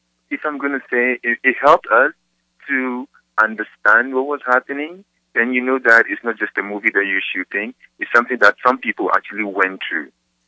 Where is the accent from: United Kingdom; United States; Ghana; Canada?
Ghana; first language Twi; English is a second language; I grew up in Ghana, Africa.